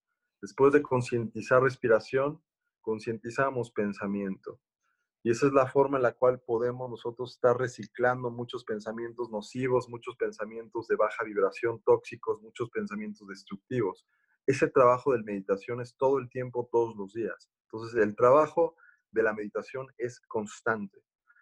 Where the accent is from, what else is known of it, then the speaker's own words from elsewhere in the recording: Mexico; Es la única forma que vamos a poder subsistir como mexicanos